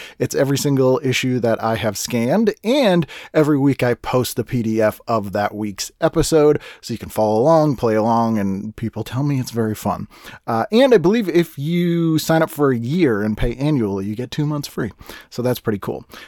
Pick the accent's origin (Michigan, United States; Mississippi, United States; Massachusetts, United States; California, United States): Massachusetts, United States; Boston; accent: Boston; also born or lived in London; Being from Boston, when I lived in London, my Boston accent got very bad, which was really interesting.